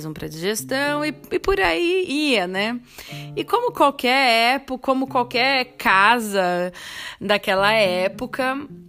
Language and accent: Portuguese; Sorocaba, São Paulo, Brazil; moved away; eu sou de Sorocaba, né? Sou do interior de São Paulo, porém eu costumava passar as minhas férias na casa dos meus avós em São Paulo, ali na Vila Alpina.